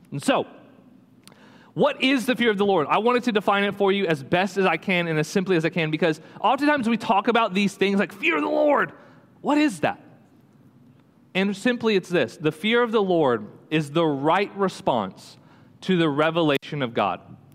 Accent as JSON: {"language": "English", "region": "Gulf Coast", "country": "United States", "tie": "born or raised there", "said": "So growing up on the Gulf Coast, we had a lot of them."}